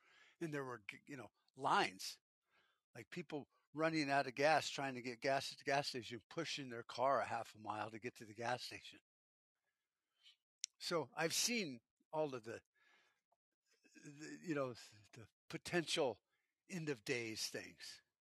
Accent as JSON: {"language": "English", "country": "United States", "said": "Just as an American, you know, like, you know, we all get sick once in a while"}